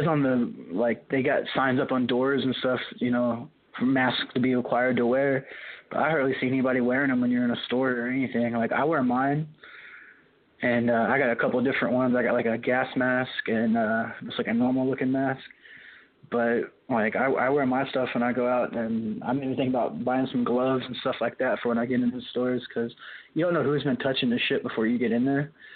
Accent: Arizona, United States; You know, growing up in Arizona, I didn't experience much rain either.

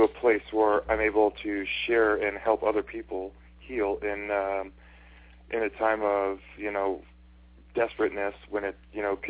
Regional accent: Fort McMurray, Alberta, Canada; I'm born and raised in Fort McMurray, Alberta. I'm a Miccosukee Cree First Nation, Native American

